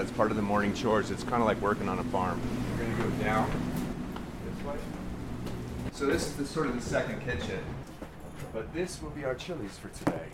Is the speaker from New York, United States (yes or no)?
no; Chandler, Arizona, United States; because I grew up in Chandler